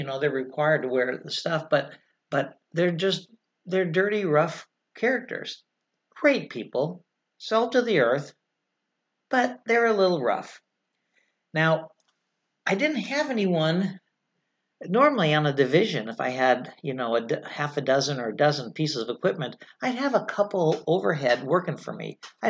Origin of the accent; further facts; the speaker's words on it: California, United States; You know, I'm female, I'm from California, and I'm driving this tricked out truck.